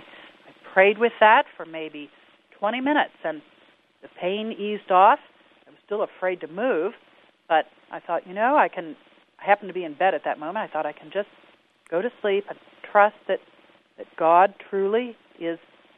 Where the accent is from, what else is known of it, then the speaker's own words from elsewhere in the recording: Midwest, United States; now in Nashville, United States; I had the privilege of growing up all over the Midwest. but we've been in Nashville, Tennessee now for, I guess almost 28 years.